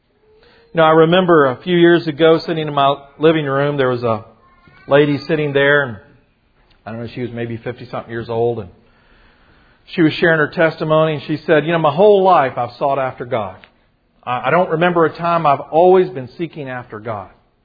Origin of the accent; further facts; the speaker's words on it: United States; But as an American, sometimes doesn't that just grate at our culture, you know?